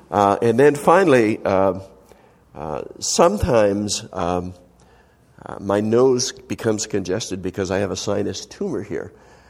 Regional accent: West Lebanon, New Hampshire, United States; also born or lived in Hanover; I was originally, I was born in Hanover, New Hampshire, and born in raised in West Lebanon.

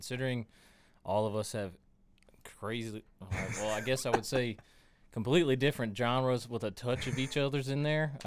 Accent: Appling, Georgia, United States; I'm from Appling, so it's right around the corner, obviously

